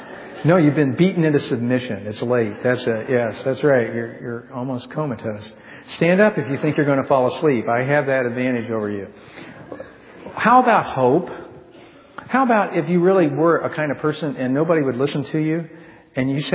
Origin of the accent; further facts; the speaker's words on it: Indiana, United States; Obviously, I'm from Indiana. I don't know about these things. I'm also operating on, you know, it's midnight where I come from right now.